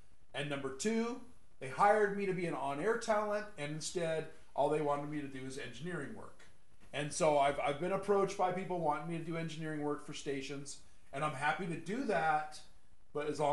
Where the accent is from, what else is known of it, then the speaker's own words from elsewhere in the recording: Temple City, California, United States; I grew up in Temple City, Arcadia, which is in the San Gabriel Valley, literally just east of L.A., right?